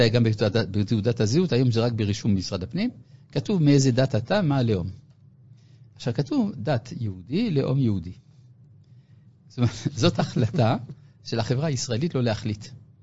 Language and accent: Hebrew; Paris, Île-de-France, France; אני גדלתי בצרפת, בפריס וסביבותיה